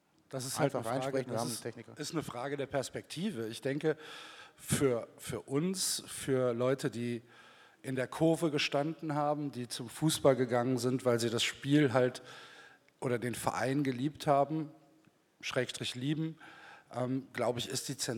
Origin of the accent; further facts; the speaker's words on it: Cologne, North Rhine-Westphalia, Germany; also ich komme aus Köln